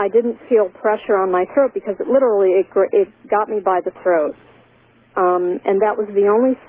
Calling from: Syracuse, New York, United States; from Syracuse, New York.

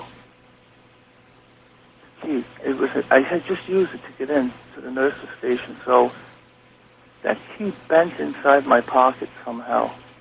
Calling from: New Rochelle, New York, United States; New Rochelle, New York.

